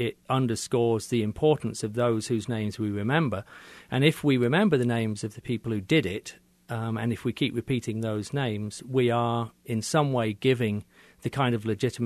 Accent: England, United Kingdom; I grew up in England during a period when there was a struggle going on in between the Unionists in the north of Ireland and the Republicans

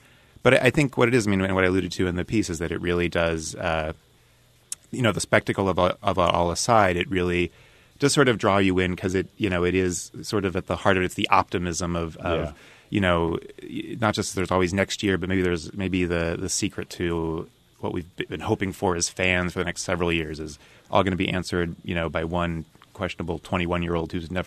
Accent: Kansas City, Missouri, United States; also born or lived in New York; I'm from Kansas City originally, but yeah. had been living in New York for several years before our family moved back.

